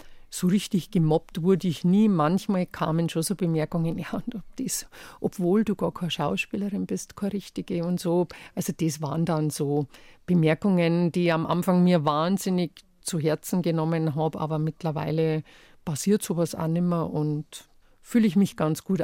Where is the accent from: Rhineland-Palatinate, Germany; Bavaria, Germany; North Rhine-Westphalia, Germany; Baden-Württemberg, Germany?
Bavaria, Germany; accent: Bavarian; wenn es wirklich emotional wird, verfällt man dann schon wieder ins Bayerische.